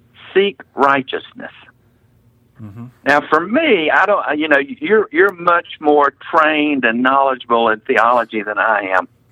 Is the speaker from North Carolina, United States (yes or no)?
yes; North Carolina, United States; I'm from North Carolina, not Missouri, but I am a show me kind of person.